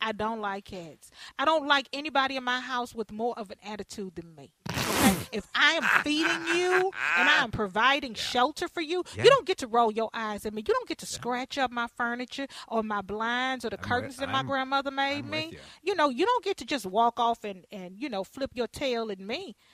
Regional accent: Texas, United States; I should because I'm from Texas, so now, I should know

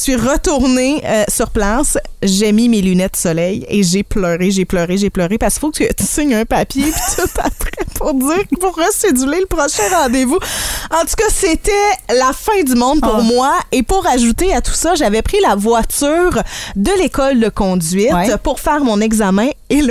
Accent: Rivière-du-Loup, Quebec, Canada; moi, c'est que je viens de Rivière-du-Loup, une petite ville.

